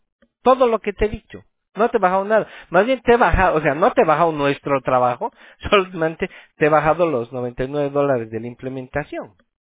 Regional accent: Bolivia; now in Anaheim, United States; Yo soy boliviano, pero estoy viviendo aquí en Anaheim, en California.

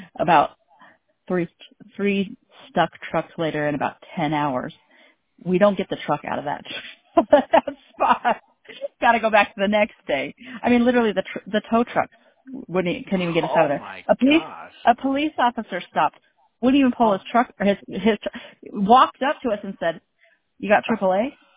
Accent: Idaho Falls, Idaho, United States; I grew up in Idaho Falls, Idaho, and I thought there was a lot of snow and cold there. It ain't nothing compared to Jackson Hole.

